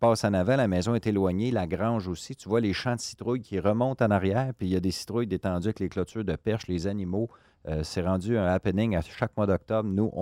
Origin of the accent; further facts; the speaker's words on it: Windsor, Quebec, Canada; Je suis natif de Windsor, dans le canton de l'Est.